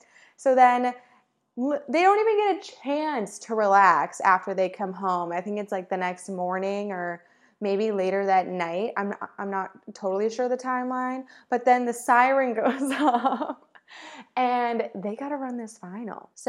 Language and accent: English; Michigan, United States; even though I am from Michigan and I grew up in the snow, it's cold like 9 months of the year, I still don't really know how to ski or snowboard.